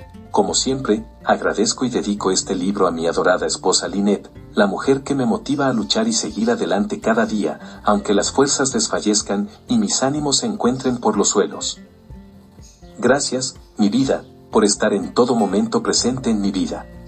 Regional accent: Puerto Rico; tradiciones y costumbres que nos dieron nuestra identidad como puertorriqueños

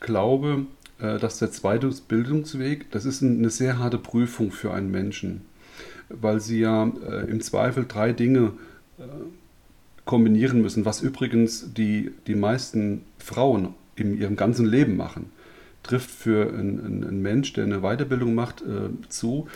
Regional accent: Rhineland-Palatinate, Germany; now in Deidesheim, Germany; Also in Rheinhessen bin ich geboren, also habe ich Jahrzehnte gelebt. In Bad Kreuznach bin ich geboren und dort auch aufgewachsen, also sozusagen ein Kreuznacher Gässje.

